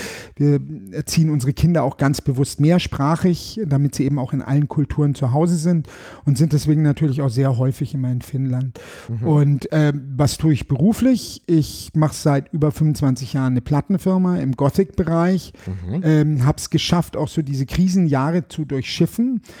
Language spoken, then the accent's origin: German; Munich, Bavaria, Germany; born there; Geboren bin ich in Bayern. Herkommen tue ich von überall. Ich wohne eigentlich auch nicht an einem festen Ort.